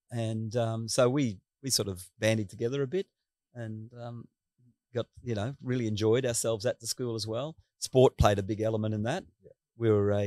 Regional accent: Lae, Morobe, Papua New Guinea; I was born in Lae, 1960. My parents were German immigrants and they moved to PNG. I went to school in Lae until I was 12 years old

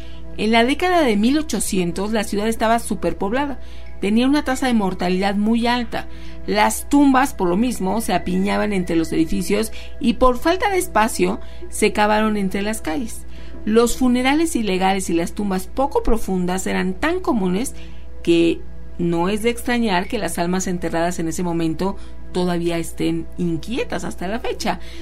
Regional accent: Silao, Guanajuato, Mexico; Soy de Silao, Guanajuato.

